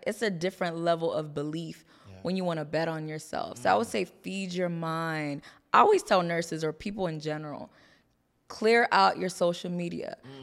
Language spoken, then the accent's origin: English; Ghana; So I'm from Ghana. Every single December, we go to Ghana.